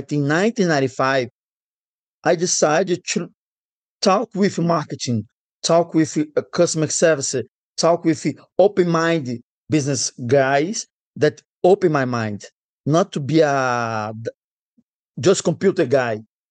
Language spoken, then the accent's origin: English; Brazil; born there; English is a second language; I was born in Brazil. I decided to stay in Brazil forever.